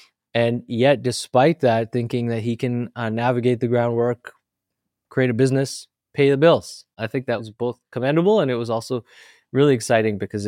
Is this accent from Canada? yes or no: yes; Canada; And I was sitting there as a Canadian kind of craving communication in the way that we have it here.